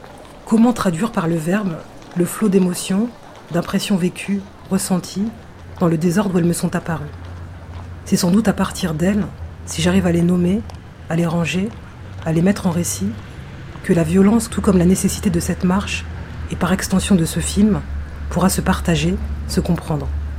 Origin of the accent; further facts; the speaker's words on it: Aulnay-sous-Bois, Île-de-France, France; J'y suis retournée qu'une fois dans le cadre de ce voyage. Moi, j'ai une enfance extrêmement heureuse. C'est-à-dire que c'est ça qui est paradoxal. C'est que ma vie à Au